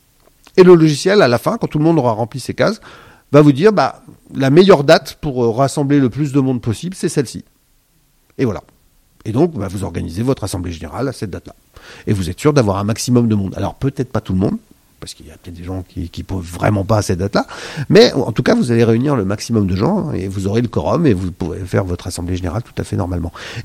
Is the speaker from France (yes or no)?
yes; France; on va en profiter pour faire une bouffe parce qu'on est des Français et qu'on aime bien les bonnes choses